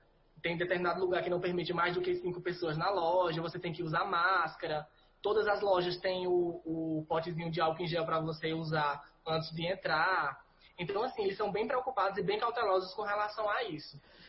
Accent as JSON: {"language": "Portuguese", "country": "Brazil", "said": "Eu acho que nós brasileiros, incluindo eu, né, porque sou brasileiro também"}